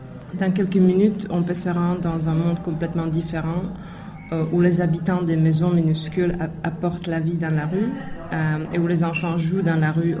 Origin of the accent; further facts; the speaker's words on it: Ostrava, Moravian-Silesian Region, Czechia; now in Brussels, Belgium; une fille d'Ostrava qui vit à Bruxelles